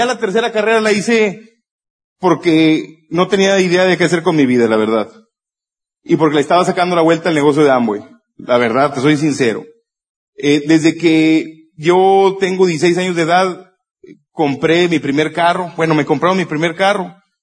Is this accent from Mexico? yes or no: yes; Monterrey, Nuevo León, Mexico; somos de Monterrey, Nuevo León.